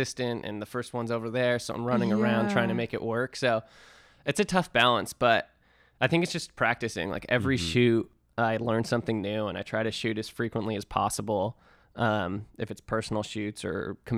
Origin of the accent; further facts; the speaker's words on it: San Francisco, California, United States; I grew up in San Francisco area as like a Reformed Jew, and then I moved to Williamsburg and saw a lot of Hasidic Jews